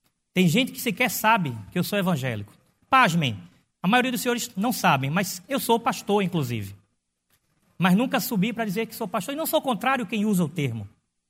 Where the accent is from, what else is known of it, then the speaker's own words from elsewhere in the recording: Brazil; porque eu sou brasileiro acima de tudo